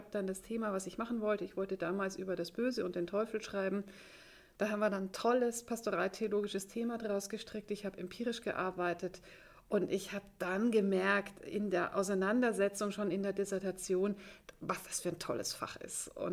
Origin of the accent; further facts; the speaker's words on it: Wiesau, Bavaria, Germany; accent: Upper Palatinate dialect; also born or lived in Marktredwitz; ich bin tatsächlich in Marktredwitz in Oberfranken geboren und das war für mich immer so ein bisschen komisch, weil eigentlich bin ich ja in der Oberpfalz in Wiesau dann aufgewachsen. Ich spreche den Dialekt der Oberpfalz